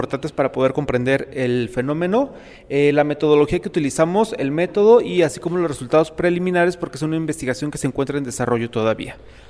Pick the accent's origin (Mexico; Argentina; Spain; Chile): Mexico; Michoacán; nos encontramos al estado de Michoacán, que es de donde yo vengo